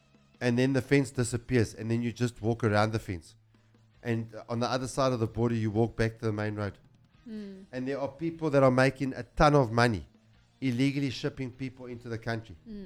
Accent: South Africa; I'm disgusted and I'm ashamed to say that I'm a South African

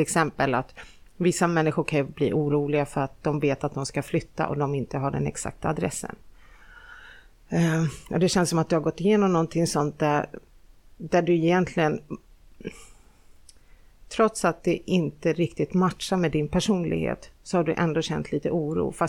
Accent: Stockholm, Stockholm County, Sweden; born there; Då blir inte jag svensk bara för att jag föddes på Sabbatsberg.

